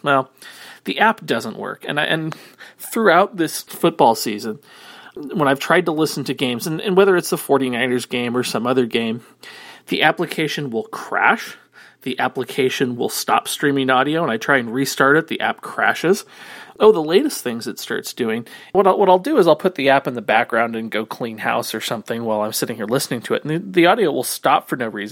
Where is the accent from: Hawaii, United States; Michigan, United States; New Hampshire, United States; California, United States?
California, United States; now in Seattle, United States; I grew up in the Bay Area in the 1980s and in the early 90s.